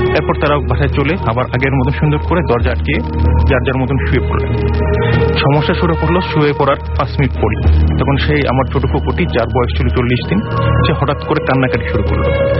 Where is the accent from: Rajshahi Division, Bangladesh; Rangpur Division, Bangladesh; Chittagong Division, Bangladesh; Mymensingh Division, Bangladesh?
Chittagong Division, Bangladesh; Muradnagar; আমাদের গ্রামের বাড়ি হচ্ছে কুমিল্লার মুরাদনগর থানাতে।